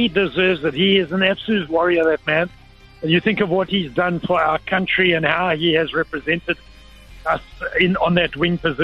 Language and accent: English; England, United Kingdom; And even as an English guy, let me tell you, it got the blood going.